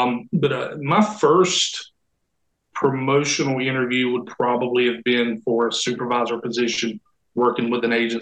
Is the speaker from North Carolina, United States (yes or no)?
yes; North Carolina, United States; I'm from Robeson County, born and raised.